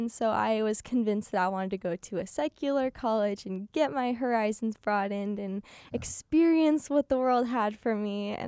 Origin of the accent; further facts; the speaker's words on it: Idaho, United States; So I'm from North Idaho, so I'm a ways away.